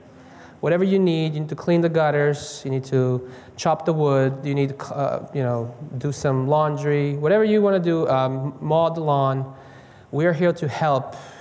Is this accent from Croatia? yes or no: yes; Croatia; I'm from Croatia. My father is Serbian, though.